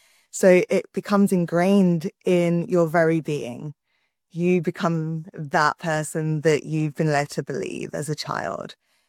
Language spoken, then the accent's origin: English; England, United Kingdom; now in Canada; I'm originally from England, but I'm currently in Canada.